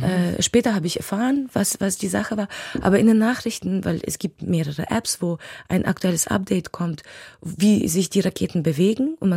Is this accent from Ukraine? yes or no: yes; Ukraine; German is a second language; Ich war auch in meiner Heimatstadt Tscherkiw. Das ist eine wirklich kleine Stadt.